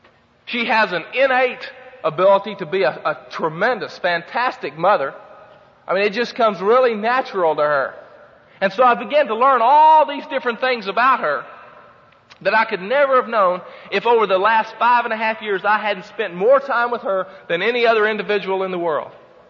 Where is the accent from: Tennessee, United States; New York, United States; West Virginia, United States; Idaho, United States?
West Virginia, United States; I grew up in West Virginia, and we lived on a dirt road for a long time